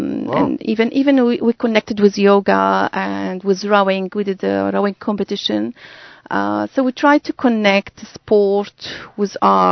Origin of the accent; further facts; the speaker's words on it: Larnaca, Larnaca District, Cyprus; now in United Arab Emirates; I mean, I'm from the Mediterranean. My family town is close to Turkey and Cyprus. Larnaca, where I got married.